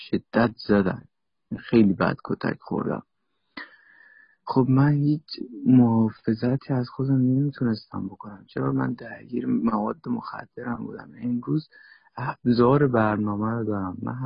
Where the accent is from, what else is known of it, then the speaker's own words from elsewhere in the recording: Iran; moved away; یه روزی مصرف کننده مواد مخدر بودم تو پارک خونه اون ایران بودم، شهر خودمون، ادام میشد.